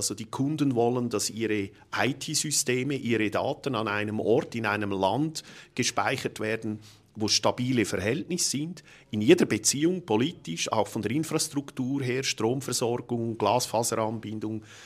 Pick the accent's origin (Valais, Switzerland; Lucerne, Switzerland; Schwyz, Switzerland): Lucerne, Switzerland; Ruswil; ich stamme aus Ruswil, das ist im Kanton Luzern eigentlich der Ort, wo die katholisch-konservative Bewegung entstanden ist, die heutige Mitte.